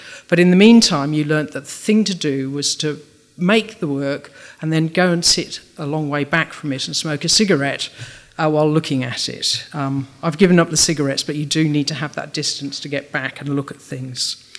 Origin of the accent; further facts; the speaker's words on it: Wales, United Kingdom; born there; I was born in Wales, and you can't get away without having poetry, singing, and rugby as influences.